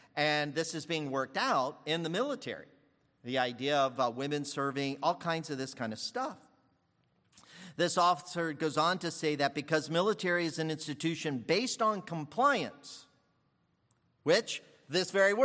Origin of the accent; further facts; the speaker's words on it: Lakeland, Florida, United States; And I said, I'm from Lakeland, Florida.